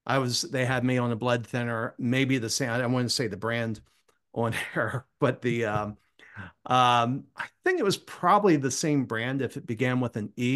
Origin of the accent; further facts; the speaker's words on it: Cambridge, Maryland, United States; You've probably been in my hometown. Did you ever do the Ironman in Cambridge, Maryland?